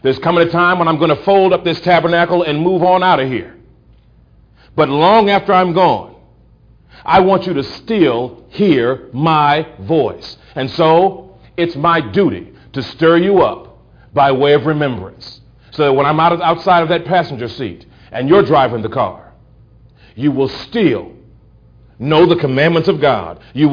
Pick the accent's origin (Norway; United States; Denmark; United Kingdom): United States; Iowa; now in Kentucky, United States; I'm originally from Iowa. We moved to Kentucky.